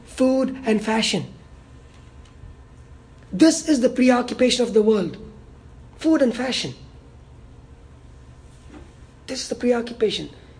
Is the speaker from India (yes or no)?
yes; India; I remember growing up in India